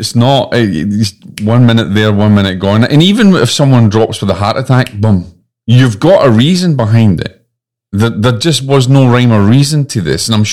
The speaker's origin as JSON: {"language": "English", "region": "Scotland", "country": "United Kingdom", "accent": "Scottish", "said": "I just blame my Scottish accent on that one."}